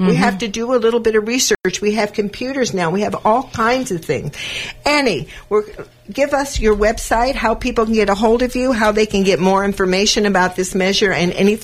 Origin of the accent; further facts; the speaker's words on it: Los Angeles, California, United States; My mother asked me to go to the store, and I come from Los Angeles, and they used to have a supermarket called Ralph's.